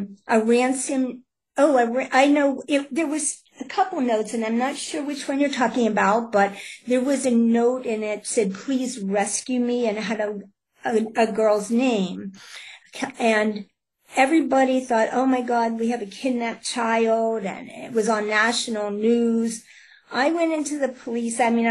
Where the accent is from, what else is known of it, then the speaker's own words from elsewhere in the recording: Pittsburgh, Pennsylvania, United States; I'm from Pittsburgh, Pennsylvania. I started to be the consultant for handwriting cases with the Pittsburgh police.